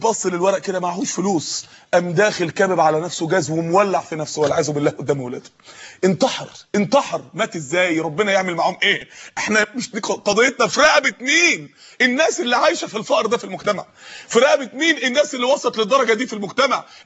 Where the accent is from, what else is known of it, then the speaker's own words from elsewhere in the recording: Mansoura, Dakahlia, Egypt; عندنا في المنصورة جمعية جابوا قدرة فول